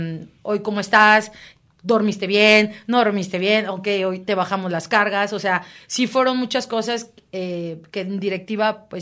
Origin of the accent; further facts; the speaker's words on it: Cancún, Quintana Roo, Mexico; now in Guadalajara, Mexico; porque en Cancún pues no se vivía tanto. Era, pues es, bueno, yo lo digo así, es mi rancho, es mi pueblo, pero salgo de allá y aquí en Jalisco es impresionante cómo se vive el fútbol